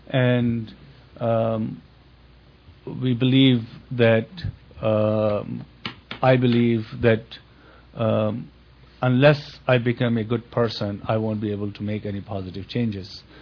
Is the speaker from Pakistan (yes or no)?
yes; Karachi, Sindh, Pakistan; I'm from Karachi